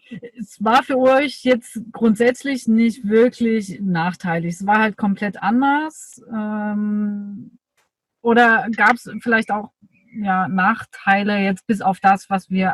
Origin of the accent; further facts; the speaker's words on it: Dresden, Saxony, Germany; meine Heimatstadt Dresden